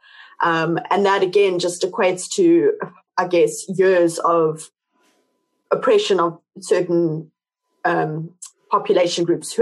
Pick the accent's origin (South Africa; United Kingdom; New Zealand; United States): South Africa; So it's, it's something that obviously as South African